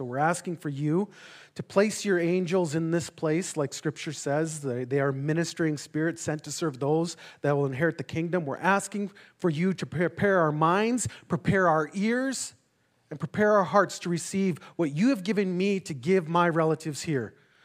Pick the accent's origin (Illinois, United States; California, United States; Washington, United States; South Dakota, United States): South Dakota, United States; Enemy Swim; now in Bismarck, United States; I come from Enemy Swim, South Dakota. I live in Bismarck, North Dakota. I am 48 winners.